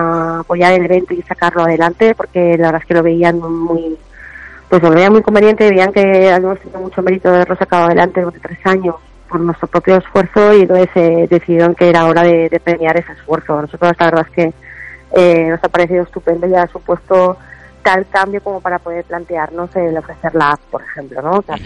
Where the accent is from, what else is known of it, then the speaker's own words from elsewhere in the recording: Valencian Community, Spain; al final somos los valencianos, somos muy agradecidos para esas cosas.